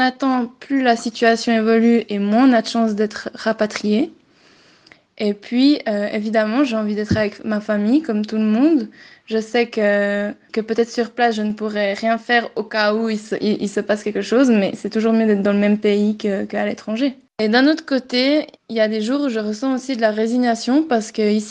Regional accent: Switzerland; now in Guatemala; en tant que Suisse

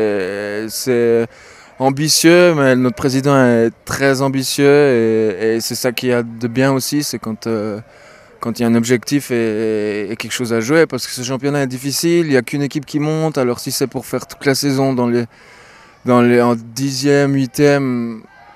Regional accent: Jura, Switzerland; je suis un jurassien à Yverdon

